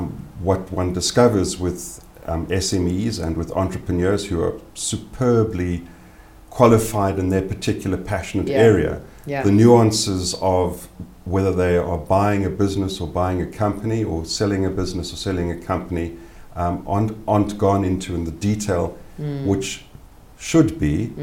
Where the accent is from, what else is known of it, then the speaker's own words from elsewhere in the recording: South Africa; I'm a South African attorney.